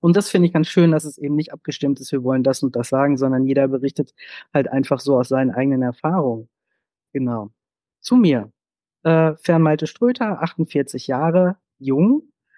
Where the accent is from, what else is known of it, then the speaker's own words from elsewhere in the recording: North Rhine-Westphalia, Germany; born there; Ich komme jetzt gebürtig aus dem Sauerland. Das ist durchaus sehr, sehr katholisch. Und ich bin auch in einem katholischen Kindergarten gewesen, Ende der 70er.